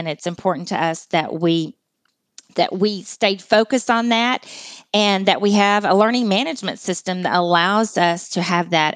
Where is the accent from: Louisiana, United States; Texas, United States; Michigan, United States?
Texas, United States; accent: Texas; So you will definitely hear my Texas accent too.